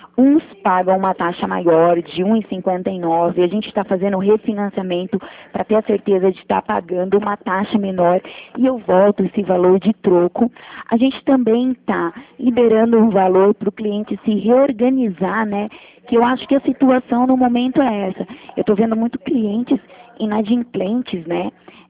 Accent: Curitiba, Paraná, Brazil; Eu sou daqui de Curitiba, né?

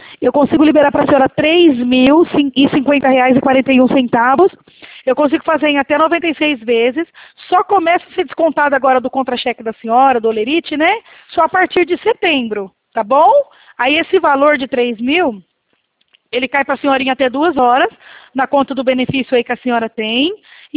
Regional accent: Presidente Prudente, São Paulo, Brazil; nós somos aqui de Prudente, isso mesmo.

